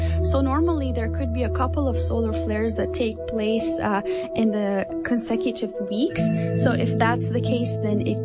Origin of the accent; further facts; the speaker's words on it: Lebanon; first language Arabic; English is a second language; because I'm from Lebanon, so I speak Arabic.